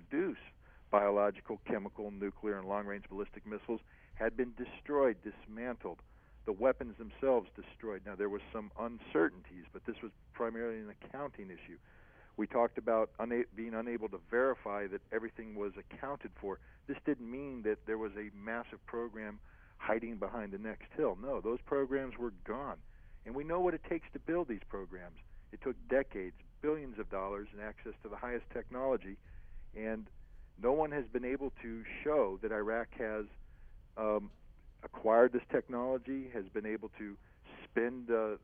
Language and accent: English; United States; But again, just as an American Marine, a former Marine, we're trained always to protect civilian populations